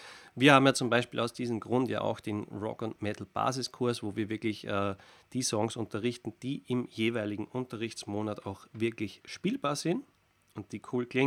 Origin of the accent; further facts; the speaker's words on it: Linz, Upper Austria, Austria; Und es ist ja vor allem in meiner Heimatstadt in Linz, Oberösterreich, eine sehr gute Universität, die Anton Bruckner Universität.